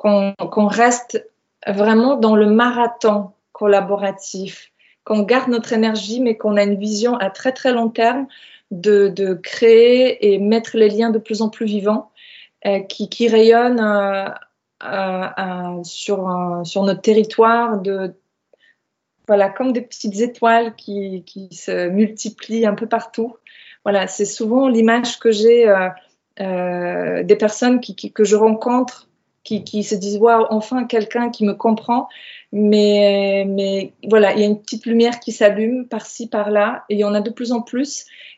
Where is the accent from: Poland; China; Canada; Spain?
Poland; now in France; Je vis en Finistère, en Bretagne. Je suis polonaise d'origine.